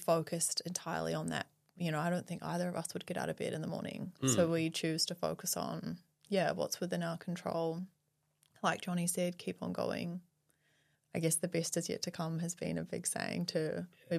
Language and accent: English; New Zealand; We're obviously from New Zealand, so we have a lot of, yeah, like family and friends in New Zealand as well as here.